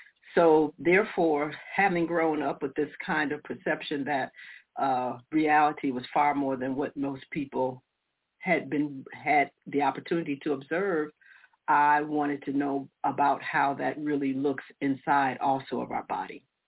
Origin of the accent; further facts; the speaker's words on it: Detroit, Michigan, United States; also born or lived in Chicago; I grew up in Detroit and Chicago.